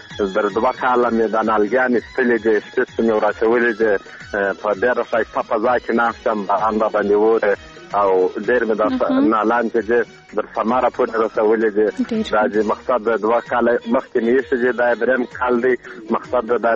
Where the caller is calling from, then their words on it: Arghandab, Kandahar, Afghanistan; کوم دا کندهار ولایت درغنداب ولسوالۍ څخه مې